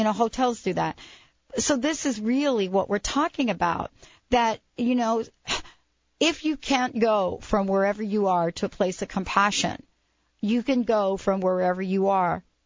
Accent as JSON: {"language": "English", "region": "New York", "country": "United States", "said": "You know, I'm from New York."}